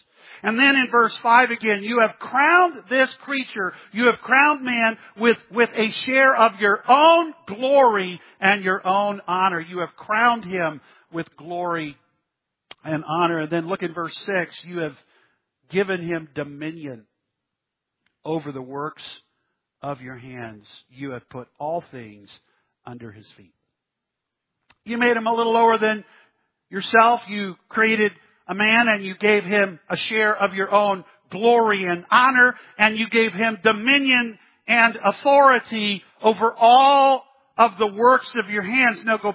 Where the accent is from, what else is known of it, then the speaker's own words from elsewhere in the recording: Texas, United States; I grew up in South Texas, and the best hamburger in the world is made in Texas.